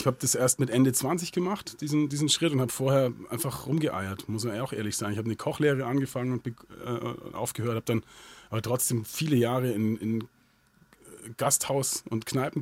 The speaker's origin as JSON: {"language": "German", "town": "Augsburg", "region": "Bavaria", "country": "Germany", "tie": "born or raised there", "said": "Ja, im südlichsten Stadtteil von Augsburg, in Inningen."}